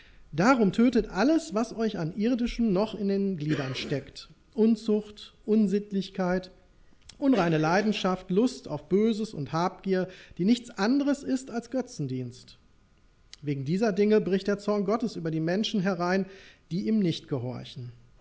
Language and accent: German; Gelsenkirchen, North Rhine-Westphalia, Germany; ich komme aus Gelsenkirchen, aus der Blumendelle dort.